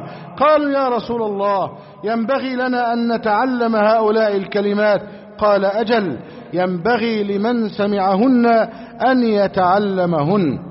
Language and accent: Arabic; Egypt; اللهم احفظ بلدنا مصر